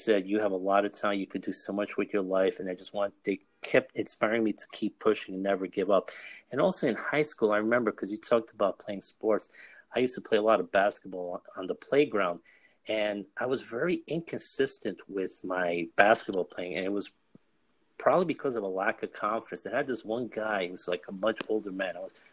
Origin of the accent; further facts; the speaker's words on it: New York City, New York, United States; I'm a lifelong New Yorker, grew up in New York City, and I'm still here.